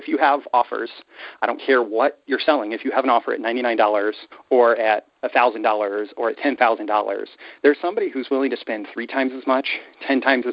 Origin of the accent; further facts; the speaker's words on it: Nebraska, United States; I moved back to Nebraska. I grew up in Nebraska. I moved back to Nebraska in 2011.